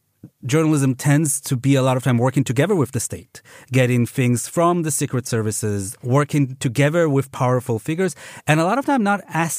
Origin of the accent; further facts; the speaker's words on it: Jerusalem, Jerusalem District, Israel; now in Berlin, Delaware, United States; I live in Neukölln actually since 20 years. I am originally from Jerusalem